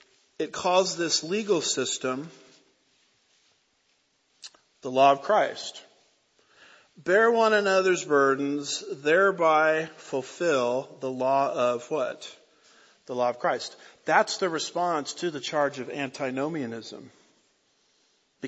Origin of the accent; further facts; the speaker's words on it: California, United States; I'm from California, sorry to admit that.